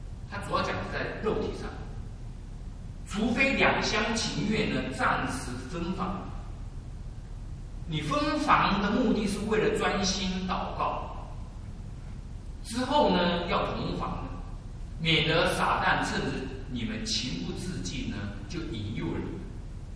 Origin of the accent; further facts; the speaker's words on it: China; 所以有些我们中国人牧师呢，有些讲话要讲的不含蓄一点啊